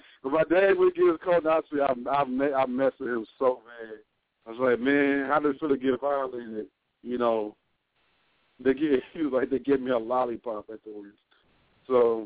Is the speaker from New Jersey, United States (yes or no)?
yes; New Jersey, United States; But I'm from the East Coast, and I did not do that. Let me go ahead and put that out there. I might be from Jersey.